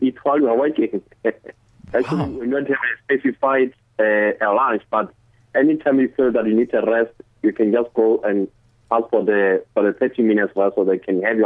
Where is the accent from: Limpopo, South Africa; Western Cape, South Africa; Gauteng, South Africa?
Limpopo, South Africa; I'm originally from Limpopo.